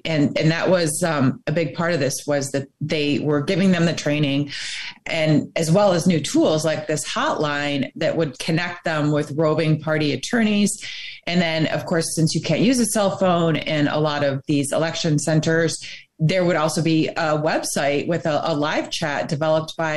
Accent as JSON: {"language": "English", "region": "Michigan", "country": "United States", "said": "that's my home state as well, Michigan."}